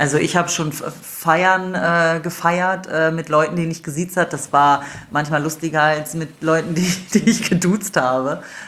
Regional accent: Wolfsburg, Lower Saxony, Germany; ich bin ja in Wolfsburg groß geworden, von daher bin ich ja auch mit vielen Italienern groß geworden

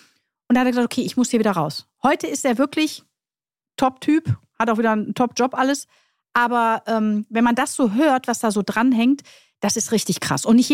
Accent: Duisburg, North Rhine-Westphalia, Germany; ich bin ja Duisburgerin, ich bin ein Ruhrpottkind.

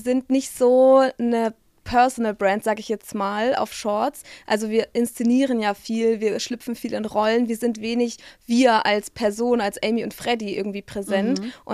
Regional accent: Baden-Württemberg, Germany; wir kommen ja aus dem Schwabenland

